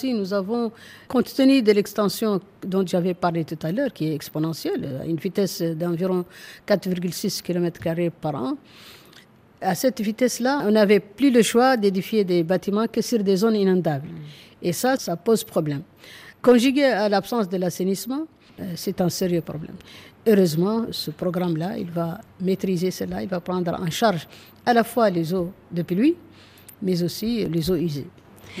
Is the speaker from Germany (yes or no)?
no; Nouakchott, Mauritania; moi, je ne suis pas née à Nouakchott, mais j'ai grandi à Nouakchott. Et c'était un village.